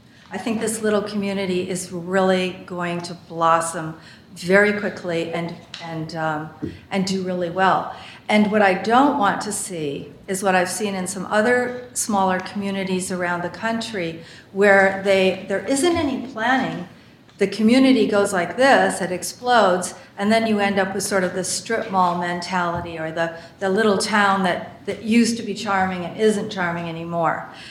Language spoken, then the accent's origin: English; Michigan, United States; moved away as an adult; now in Pacific Northwest, United States; I was born and raised in Michigan and came to the Pacific Northwest in 1980 to pursue a PhD at the UW.